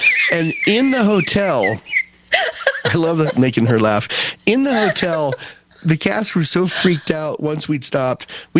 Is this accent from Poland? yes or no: no; Canada; I'm French Canadian, but not like your ex.